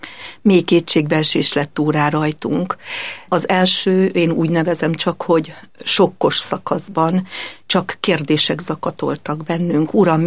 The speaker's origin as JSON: {"language": "Hungarian", "town": "Kenézlő", "region": "Borsod-Abaúj-Zemplén", "country": "Hungary", "tie": "born or raised there", "said": "közeli kistelepülésen, Kenészlőn. Általános iskolai tanulmányaimat is itt végeztem, paraszti családból származom, római katolikus paraszti családból"}